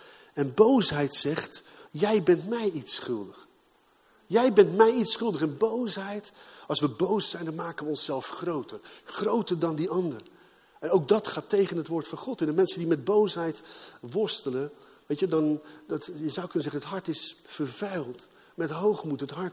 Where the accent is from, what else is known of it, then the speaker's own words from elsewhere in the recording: Gouda, South Holland, Netherlands; wij hebben in een buurt gewoond in Gouda. We komen oorspronkelijk uit Gouda.